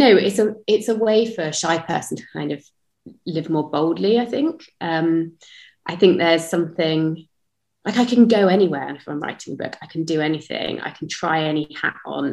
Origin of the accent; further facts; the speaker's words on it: United Kingdom; now in Amsterdam, Netherlands; I'm British but live in Amsterdam